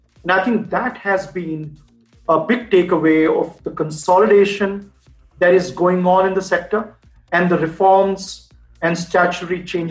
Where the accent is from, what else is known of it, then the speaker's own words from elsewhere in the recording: India; without me sounding too arrogant as an Indian, has given many leaders of Indian origin the opportunity to head some great organizations globally.